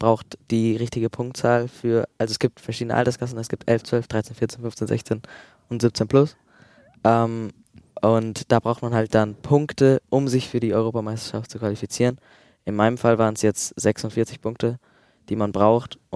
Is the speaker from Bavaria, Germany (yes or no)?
yes; Bamberg, Bavaria, Germany; Und ich komme aus Bamberg, da gibt es jetzt nicht so gute Vereine